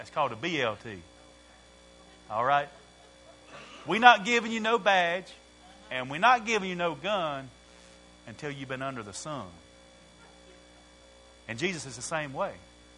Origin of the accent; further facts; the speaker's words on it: Mooresville, United States; I'm from Mooresville, so you can go to the Mooresville City Police Department